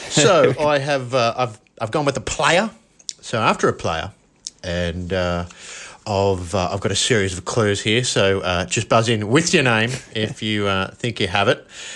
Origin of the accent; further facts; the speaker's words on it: Brighton, South East England, United Kingdom; born there; I was born in Brighton.